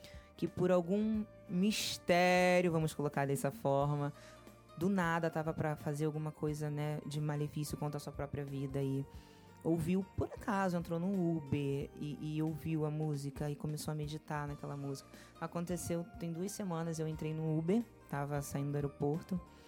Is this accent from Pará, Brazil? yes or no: no; Rio de Janeiro, Brazil; born there; Eu nasci em Realengo.